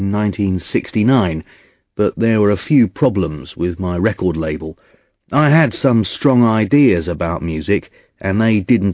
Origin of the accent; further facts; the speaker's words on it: London, United Kingdom; Well, I grew up in South London, and when I left school, I went to art college.